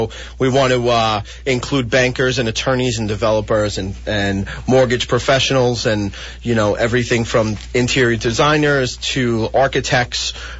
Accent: New York, United States; Well, I am always a New Yorker and always will be a New Yorker.

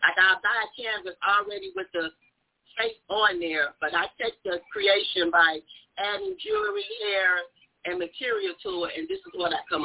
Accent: Chicago, Illinois, United States; now in Las Vegas, United States; I'm from Chicago, but I'm living in Vegas now. I went to Amos Alonzo Stagg Grammar School.

